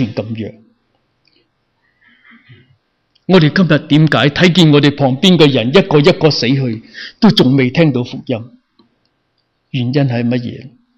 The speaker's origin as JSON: {"language": "Chinese", "country": "China", "lives_now": "United States", "said": "我相信我们坐这树没有一个人以我们中国人为耻的"}